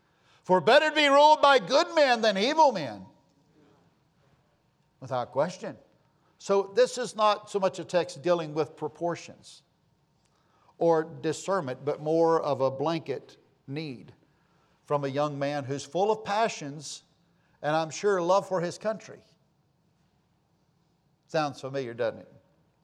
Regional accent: United States; But the last I looked, I too am American. I'm an American.

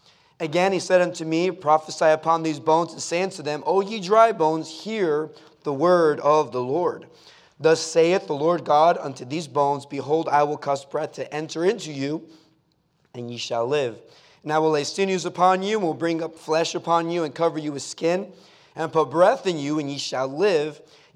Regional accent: Spain; moved away; also born or lived in Florida, United States; I was born and raised in Spain. It got about 110. Record high was 121 there in Spain.

